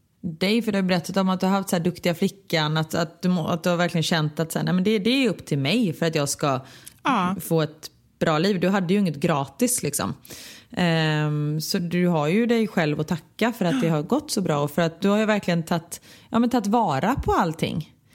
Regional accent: Gothenburg, Västra Götaland County, Sweden; jag kommer från Örgryte

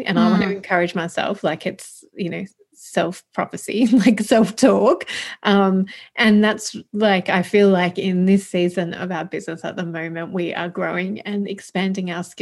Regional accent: New South Wales, Australia; from New South Wales, Australia.

